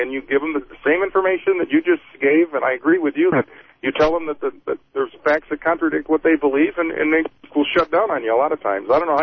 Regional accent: East Coast, United States; now in Colorado, United States; Hey, I'm from the East Coast, and I'm in Colorado now for the first time in my life, and it's a totally different world.

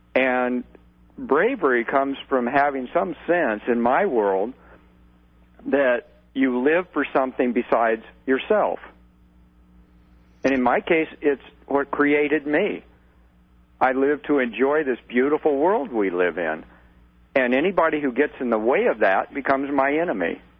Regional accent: Colorado Springs, Colorado, United States; And I'm from Colorado. I was born in Colorado Springs.

